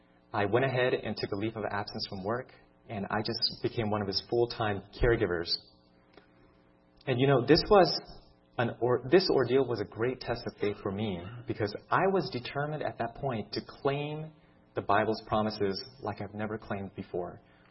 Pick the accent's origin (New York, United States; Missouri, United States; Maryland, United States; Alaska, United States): Maryland, United States; born or raised there